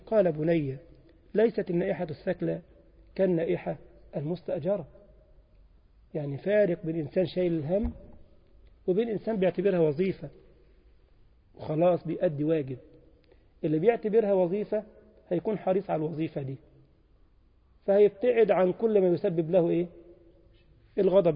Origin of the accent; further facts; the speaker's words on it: Egypt; وزي ما يقولوا عندنا في مصر، اللي ايده في المية مش زي اللي ايده في النار